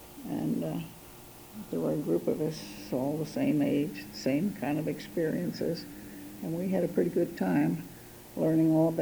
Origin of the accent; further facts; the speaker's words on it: Collingswood, New Jersey, United States; I'm born and raised in Collingswood, New Jersey, which is South Jersey, just outside of Camden.